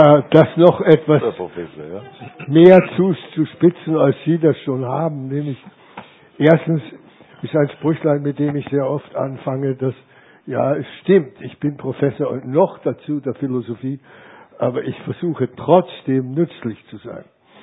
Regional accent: Hallstatt, Upper Austria, Austria; dass ich bin in Hallstatt aufgewachsen, nicht geboren

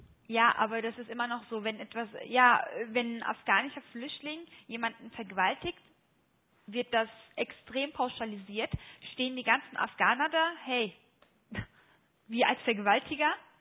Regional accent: Germany; Und wenn ich dann sage, ich komme aus Deutschland, reicht das auch nicht.

